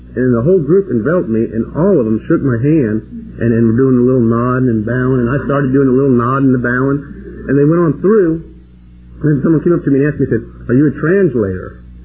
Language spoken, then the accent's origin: English; Oklahoma, United States; I told this person that I'm a heterosexual from Oklahoma, and I'm going to go on down the road.